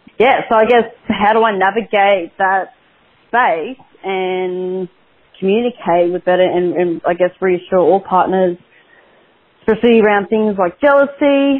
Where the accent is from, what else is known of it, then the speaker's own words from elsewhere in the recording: Australia; I'm from Australia. I'm 32 years old